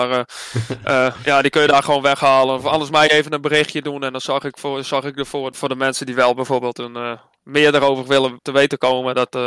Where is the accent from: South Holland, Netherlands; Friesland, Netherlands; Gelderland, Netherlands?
Friesland, Netherlands; Maar ja, dan vind ik persoonlijk als Fries zijnde